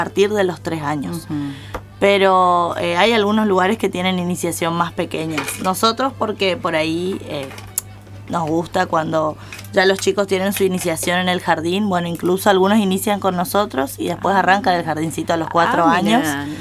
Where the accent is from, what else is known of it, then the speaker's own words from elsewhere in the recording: Garupá, Misiones, Argentina; somos de Garupá, tenemos un instituto de gimnasia aeróbica